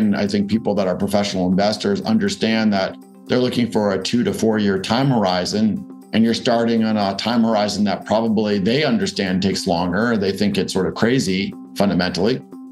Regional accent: Newton, Massachusetts, United States; I grew up in Boston, actually in Newton, Massachusetts. I grew up on Lake Avenue.

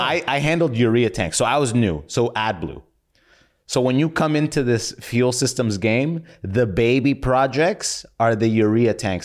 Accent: London, Ontario, Canada; I grew up in London, Ontario. So I moved out there when I was 6. I did first to 12th grade, like all my school in there.

